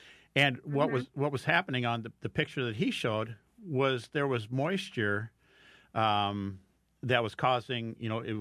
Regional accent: Fort Dodge, Iowa, United States; because I'm from Fort Dodge, went through there too

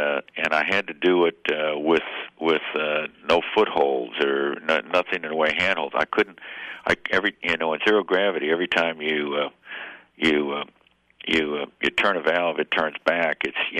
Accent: Illinois, United States; I know I grew up in Illinois, so Ohio is not much different.

